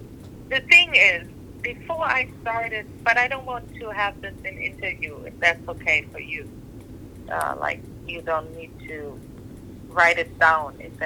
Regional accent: Germany; when I grew up in Germany, I was like, oh, they're different somehow, and they, I don't know. So it was difficult for me to grow up here in Germany, and we were always the kind of strangers.

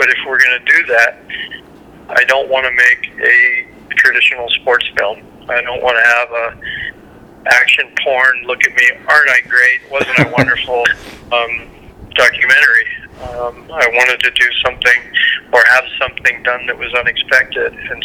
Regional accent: New York, United States; I was, you know, I'm a New Yorker. I flew from New York to L.A.

